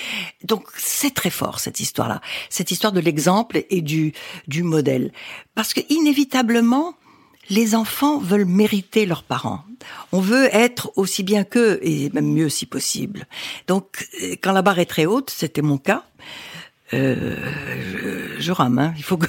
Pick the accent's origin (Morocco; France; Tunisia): Morocco; born there; Je suis née au Maroc parce que mon père, qui était ingénieur agronome, avait reçu un job